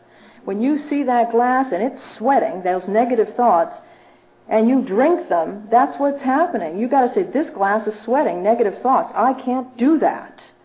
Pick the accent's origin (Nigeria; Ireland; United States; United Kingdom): Ireland; I'm Irish, I'm alcoholic, it would never enter my mind to cooperate.